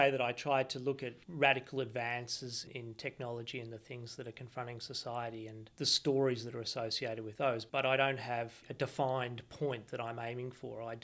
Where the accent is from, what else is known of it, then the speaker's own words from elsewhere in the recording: Australia; now in United Kingdom; I am an Australian and I will always be Australian. I've been here a total of probably 12 years and I still don't have the slightest hint of an English accent, and I never will. I'm an Australian.